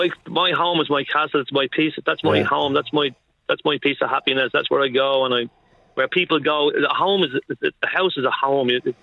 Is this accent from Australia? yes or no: no; Ballyfermot, Leinster, Ireland; also born or lived in Crumlin; I'm from Ballyfermot, Joe, all my life. I moved to Crumlin, unfortunately, for 2 years, but I'm 63 years of age and I'm 61 years in Ballyfermot